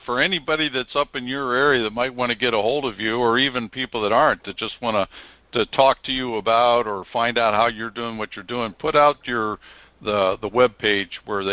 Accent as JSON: {"language": "English", "region": "Pennsylvania", "country": "United States", "tie": "born or raised there", "said": "He grew up just down the road from where I grew up in Pennsylvania"}